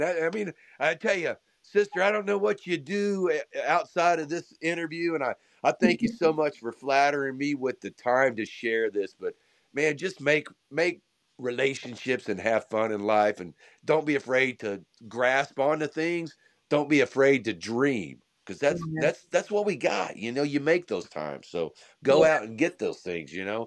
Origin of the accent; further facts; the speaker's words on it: Arkansas, United States; I grew up in Arkansas. I'm a blues rock roll guy, but I got a pretty good sensibility and understanding of country music.